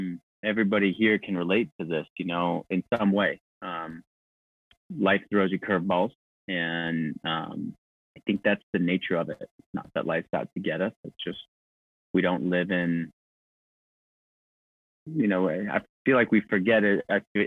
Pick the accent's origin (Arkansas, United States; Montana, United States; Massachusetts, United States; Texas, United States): Montana, United States; I grew up in Southwest Montana, you know, with a small family